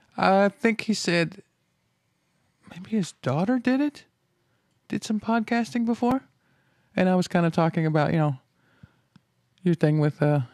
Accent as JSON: {"language": "English", "region": "Texas", "country": "United States", "said": "I was telling him I was from Texas in the middle of nowhere. He said he'd been out there a couple of times. He didn't like Houston much. Didn't have good things to say about that. But he said he liked Fort Worth, so that's close to where I was at."}